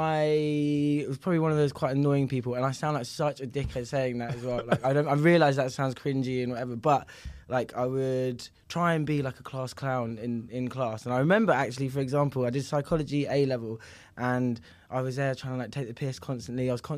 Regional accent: Harrow, London, United Kingdom; So I grew up in Northwest London, Harrow. Big up, HA3.

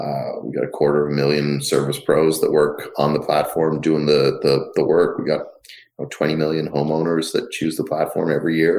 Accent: Dublin, Leinster, Ireland; moved away as an adult; also born or lived in Budapest / London / Boston; now in United States; So I grew up in Dublin, grew up in Rathcoole. I went to college in Dublin, and then I spent some time in Budapest in Hungary

